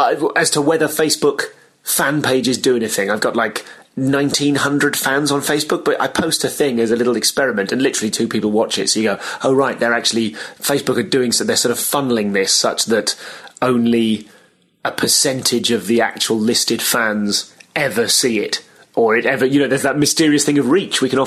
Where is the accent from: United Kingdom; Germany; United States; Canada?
United Kingdom; England; I'm too English. I'm too self-deprecating.